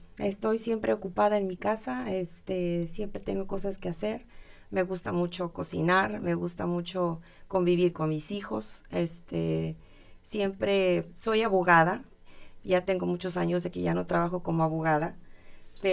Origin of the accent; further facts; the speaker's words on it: Mexico; yo soy de México, mi esposo, como dije, es de Inglaterra